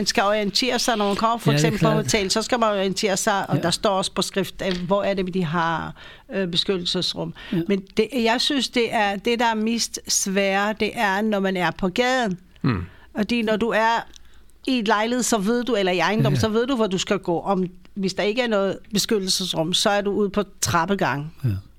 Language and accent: Danish; Israel; jeg kommer også fra Israel, og du kommer ja. Også, da vi boede i Israel